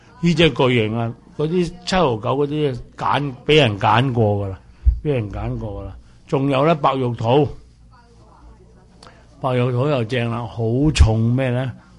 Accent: China; 清我哋中國人話清嘅嘢

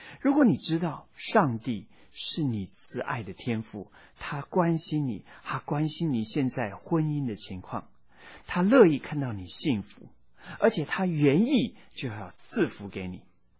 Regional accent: China; 我们中国人常说天妒英才

